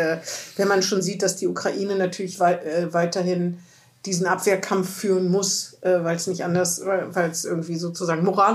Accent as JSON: {"language": "German", "country": "Germany", "tie": "born or raised there", "said": "Na, ich bin im Zonenrandgebiet aufgewachsen"}